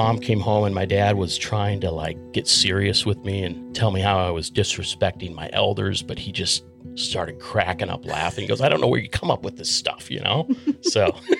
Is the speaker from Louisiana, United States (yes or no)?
no; Colorado Springs, Colorado, United States; I grew up in Colorado on the Front Range of the Rockies, Colorado Springs.